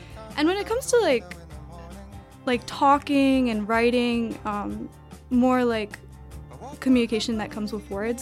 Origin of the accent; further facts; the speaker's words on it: Virginia, United States; I'm from Nova, which I feel like a lot of VCU students are from.